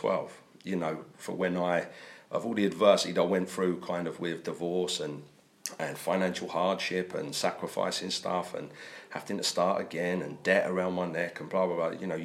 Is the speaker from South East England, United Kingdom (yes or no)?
yes; Brighton, South East England, United Kingdom; And I, coming from my hometown of Brighton, which is another seaside city, I feel very much at home in Swansea there.